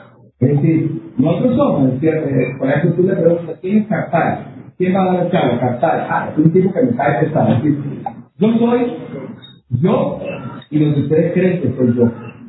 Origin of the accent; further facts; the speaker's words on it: Venezuela; la alimentación es uno de los marcadores fundamentales para reconocernos como venezolanos